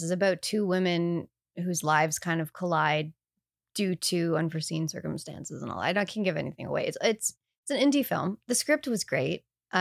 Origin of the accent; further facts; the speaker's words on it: Canada; First of all, I say bag. I'm Canadian.